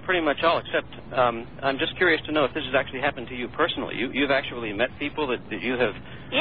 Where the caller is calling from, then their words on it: San Diego, California, United States; I'm from San Diego.